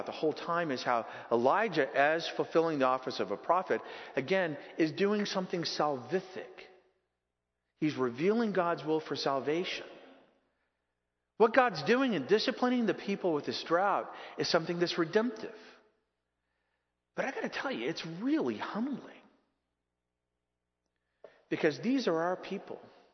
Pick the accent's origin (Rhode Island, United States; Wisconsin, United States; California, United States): California, United States; now in Maryland, United States; And I came from Southern California, 18 inches of rain a year.